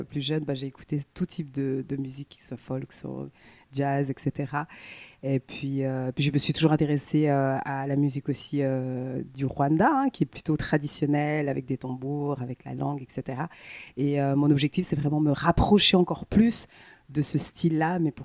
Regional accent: Valais, Switzerland; c'est une question qu'on m'a toujours posée quand j'étais petite, parce que voilà, j'ai vécu en Valais. Et puis, vu que je n'avais pas d'accent valaisan, et pas trop d'accent africain non plus

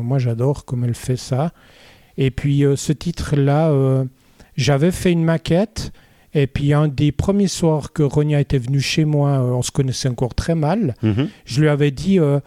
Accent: Vaud, Switzerland; accent: Vaud; Avec mon accent en anglais, pire encore que mon accent vaudois.

